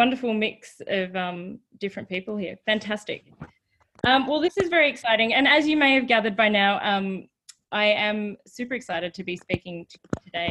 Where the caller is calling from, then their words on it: Sydney, New South Wales, Australia; I'm dialing in from Sydney